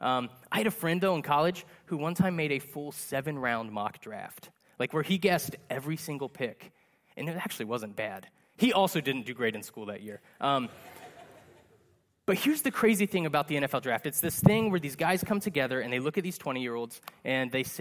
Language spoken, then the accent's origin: English; Columbus, Ohio, United States; But I grew up in Columbus, grew up in a football house.